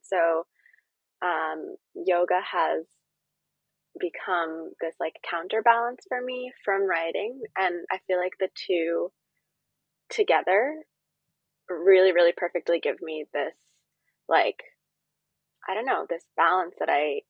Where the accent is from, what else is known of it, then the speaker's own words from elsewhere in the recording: Queens, New York, United States; I am from Queens, New York.